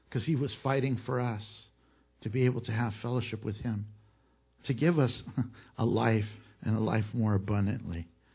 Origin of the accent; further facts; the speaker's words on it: Van Nuys, California, United States; born there; now in Houston, United States; I was born in Van Nuys, but I really consider Houston my home.